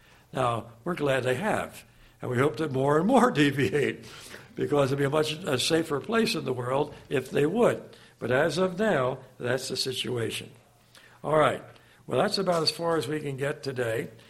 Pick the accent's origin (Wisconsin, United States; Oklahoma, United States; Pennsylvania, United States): Pennsylvania, United States; Philadelphia; In the city of Philadelphia, my hometown